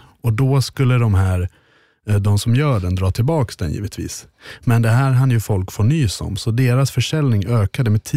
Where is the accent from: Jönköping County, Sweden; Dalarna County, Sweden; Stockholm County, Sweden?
Dalarna County, Sweden; Vi hade också det gammal krog i Dalarna, kan jag säga, där jag är ifrån